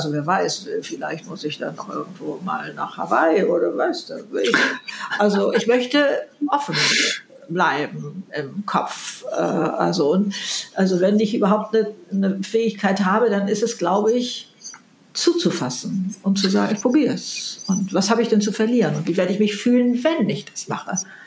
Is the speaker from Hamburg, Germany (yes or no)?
yes; Hamburg, Germany; Ich komme aus Hamburg, so sagt man hier.